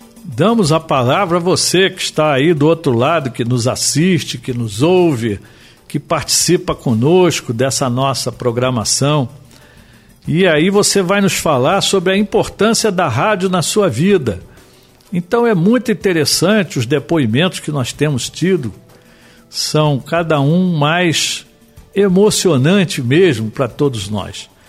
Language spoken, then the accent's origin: Portuguese; Engenho de Dentro, Rio de Janeiro, Brazil; Eu fui criado no Engenho de Dentro.